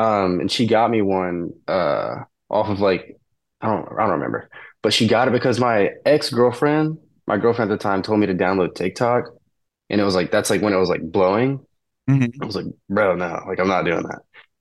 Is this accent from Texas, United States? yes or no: no; Alabama, United States; Yeah, it's cool. I mean, like, obviously, like, the number one thing to do there is the beach.